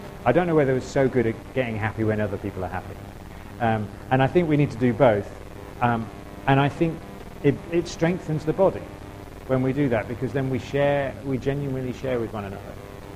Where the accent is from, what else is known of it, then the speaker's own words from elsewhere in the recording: England, United Kingdom; we're very English and we're quite reserved